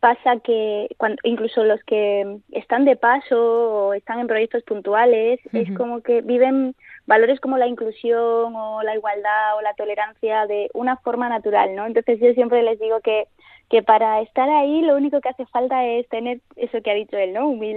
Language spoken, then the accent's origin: Spanish; Granada, Andalusia, Spain; now in Bilbao, Spain; Yo soy de Granada, sí. Llevo muchos años viviendo en Bilbao y aprendí allí lengua de signos.